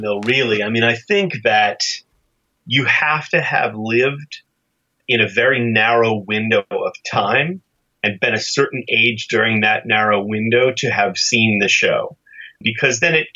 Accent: Framingham, Massachusetts, United States; Framingham, you know, Framingham actually was a great place to grow up

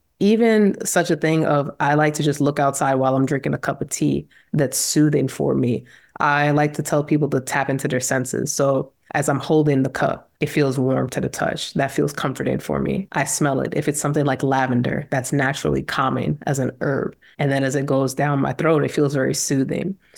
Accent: New York, United States; moved away; because I'm from New York and I left New York, moved to Georgia, and it was kind of without a plan.

